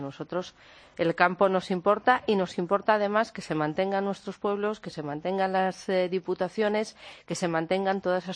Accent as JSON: {"language": "Spanish", "region": "Castile and León", "country": "Spain", "said": "Nosotros venimos de un pueblo de Soria de 900 habitantes"}